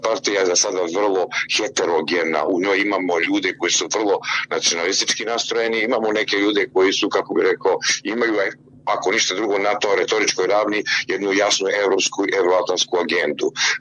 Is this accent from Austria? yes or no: no; Montenegro; prije svega na sjeveru Crne Gore, odakle sam ja